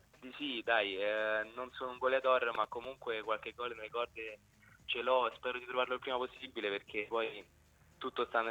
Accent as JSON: {"language": "Italian", "town": "Rome", "region": "Lazio", "country": "Italy", "said": "io sono di Roma e ho fatto..."}